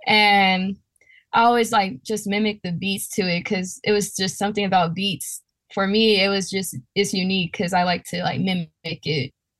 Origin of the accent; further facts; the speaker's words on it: California, United States; Yeah, I'm from California, so yeah.